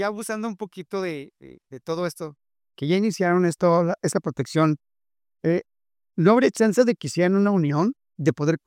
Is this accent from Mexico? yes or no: yes; Mexico; Ahora, como mexicano, pues es lo primero que comemos, ¿no?